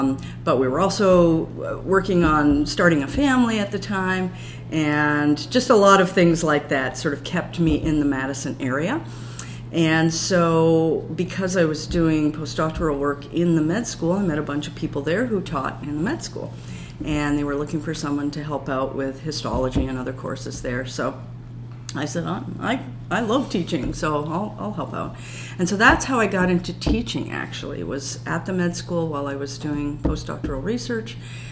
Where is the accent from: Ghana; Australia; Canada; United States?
Canada; I'm Canadian.